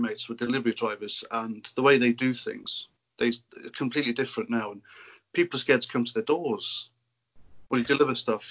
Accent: Wales, United Kingdom; I'm a YouTuber. I'm from North Wales

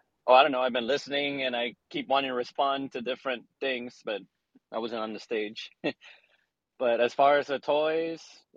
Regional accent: United States; maybe because I'm a American, nice Latino is different.

